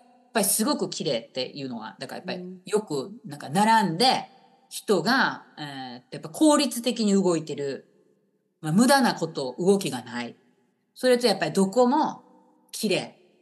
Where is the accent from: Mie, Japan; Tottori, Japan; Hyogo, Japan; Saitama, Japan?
Mie, Japan; Ise; 私の実家は、伊勢なので、まあ、伊勢の周りで、またその周りもですね、名古屋なんかが近いので